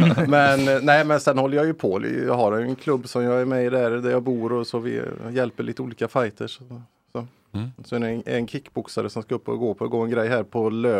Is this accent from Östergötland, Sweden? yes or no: no; Lilla Edet, Västra Götaland County, Sweden; Framförallt judo och boxning då, när jag växte upp i Lilla Edet.